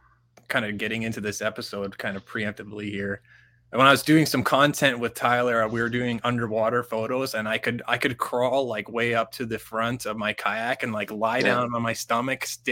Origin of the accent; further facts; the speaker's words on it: Ottawa, Ontario, Canada; I'm from Ottawa as well, the Great White North, probably about 30 minutes away from Tyler